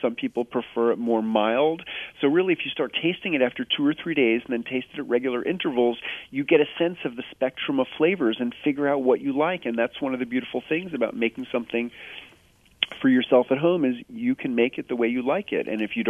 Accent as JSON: {"language": "English", "town": "New York City", "region": "New York", "country": "United States", "tie": "born or raised there", "said": "as a kid growing up in New York City, I loved what we call in New York City sour pickles"}